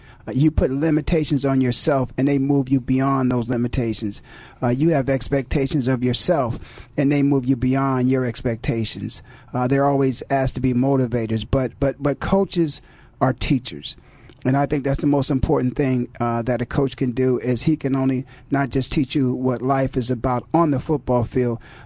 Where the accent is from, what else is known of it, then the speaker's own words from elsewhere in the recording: Canton, Ohio, United States; being born and raised in Canton, Ohio, of which I'm extremely proud of.